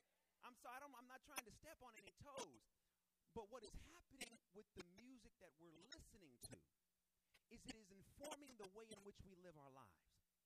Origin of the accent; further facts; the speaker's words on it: California, United States; now in Los Angeles, United States; I'm from the Bay Area.